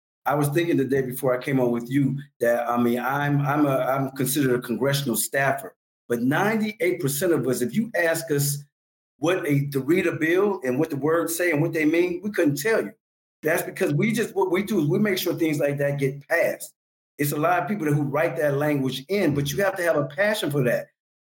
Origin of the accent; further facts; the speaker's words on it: Detroit, Michigan, United States; now in St. Croix, U.S. Virgin Islands; But this young chap of myself, I came from Detroit, Michigan, and here I'm ended up in St. Croix, U.S. Virgin Islands.